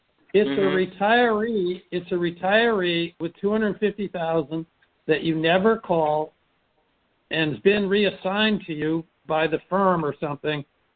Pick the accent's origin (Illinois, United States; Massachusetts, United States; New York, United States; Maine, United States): Massachusetts, United States; Hingham; Keep in mind, I'm from Hingham, so I know Marblehead.